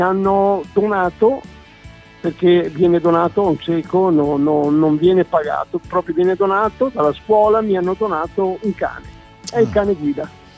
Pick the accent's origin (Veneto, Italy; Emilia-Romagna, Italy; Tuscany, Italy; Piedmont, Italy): Veneto, Italy; Battaglia Terme; sono di Battaglia Terme, provincia di Padova. Ho 66 anni, ho perso la vista nel 2015.